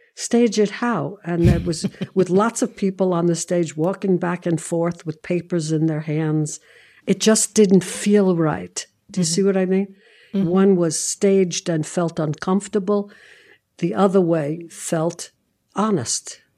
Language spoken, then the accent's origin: English; Brooklyn, New York, United States; I'm from Brooklyn. Divas, I don't think, come from Brooklyn.